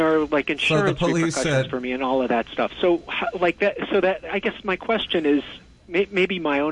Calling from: New York City, New York, United States; I'm calling from my job in Manhattan, but I live in Brooklyn.

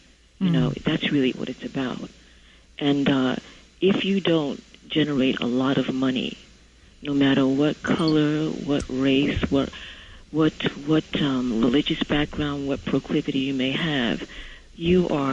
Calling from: Brooklyn, New York, United States; I'm calling from Brooklyn.

